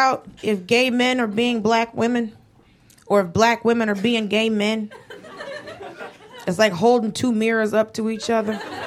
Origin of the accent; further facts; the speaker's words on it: Atlanta, Georgia, United States; also born or lived in Los Angeles; now in New York, United States; No, I was worried because grew up in Atlanta and lived in LA, and it's just, you white women won't stop putting your hand in afros.